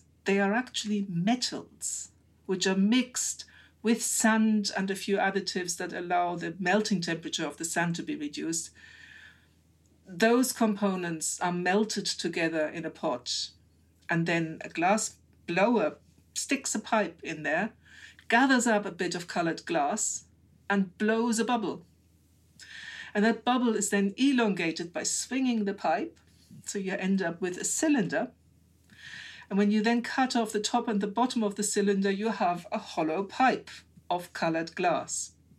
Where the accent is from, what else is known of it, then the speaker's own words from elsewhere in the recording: Frankfurt, Hesse, Germany; I walked into a museum in my hometown, Frankfurt, in Germany